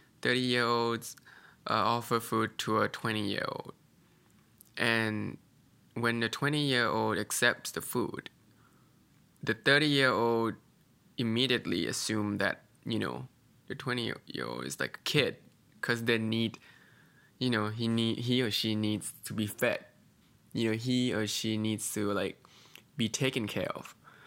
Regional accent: Thailand; especially Southeast Asians, because that's where I'm from. I'm from Thailand

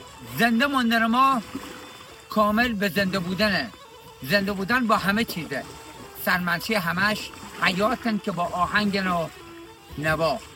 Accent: Bushehr, Iran; بچه بوشهرم، جای دنج آرومیه. این بلالی، بر آلی یا سزندون منطقه آرومیه، ما بوشهرها بهش عادت کردیم. من حدوداً 40 سال رو آب کار میکنم، 75 سالمه.

